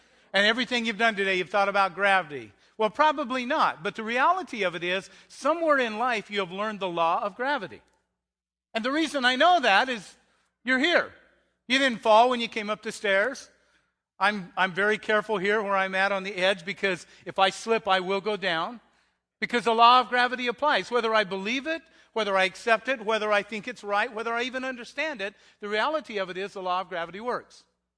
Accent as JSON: {"language": "English", "region": "Arizona", "country": "United States", "tie": "born or raised there", "said": "I'm from Arizona, and having been raised in Arizona, it was Sedona, the Red Rock country."}